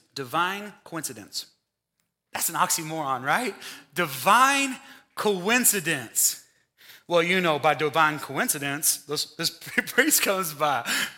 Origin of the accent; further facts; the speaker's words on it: United States; Privilege is that, you know, I'm an American, and so when the TV's on, I can change the channel.